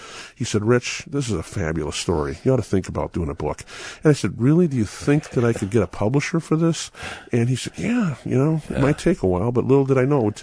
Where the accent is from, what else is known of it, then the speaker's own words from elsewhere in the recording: Chicago, Illinois, United States; I was a product of a divorced family, and I grew up in Norwood Park